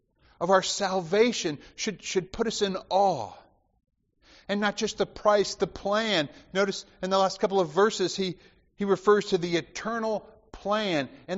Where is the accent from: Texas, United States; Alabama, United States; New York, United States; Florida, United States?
Alabama, United States; Dothan; Growing up in Alabama, I remember the mall that was the key kind of gathering place and where you'd go if you wanted to do something exciting. There wasn't a whole lot in Dothan, Alabama back then.